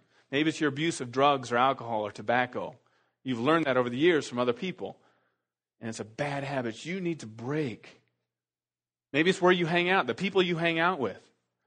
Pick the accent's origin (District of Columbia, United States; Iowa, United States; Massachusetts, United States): Iowa, United States; I'm from Iowa, I know that.